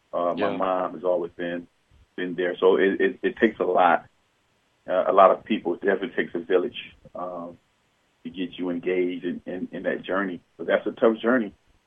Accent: Flint, Michigan, United States; now in Lansing, United States; You know, I reside in Lansing, Michigan, but originally I'm from Flint, Michigan. I grew up, I'm a 70s baby, grew up in the 80s.

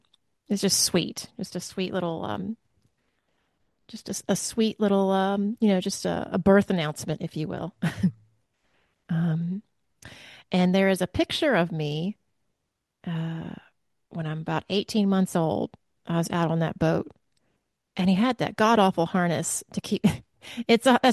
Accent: the South, United States; I'm from the South, y'all

